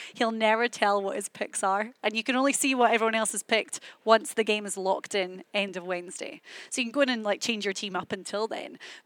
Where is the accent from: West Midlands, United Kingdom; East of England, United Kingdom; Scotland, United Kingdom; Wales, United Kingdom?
Scotland, United Kingdom; To be honest, I'm quite tight because I'm Scottish.